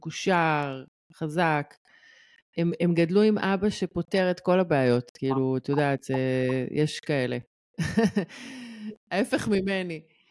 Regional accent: Tzur Hadassah, Jerusalem District, Israel; אני גדלתי בצור הדסה, שזה ליד ירושלים, ויש שם כפרים ערביים

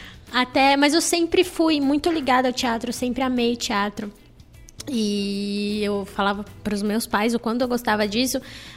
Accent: São Roque, São Paulo, Brazil; da antiga escola que eu estudei, em São Roque, que eu sou de São Roque

